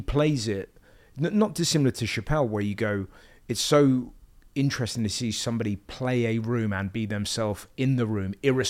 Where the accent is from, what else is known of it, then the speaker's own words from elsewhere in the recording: England, United Kingdom; doing a 400 seater in New York as an English person is so fucking exciting.